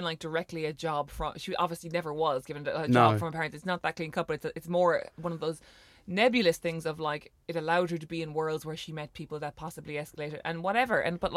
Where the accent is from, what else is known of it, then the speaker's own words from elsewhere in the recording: Ireland; I remember growing up in Ireland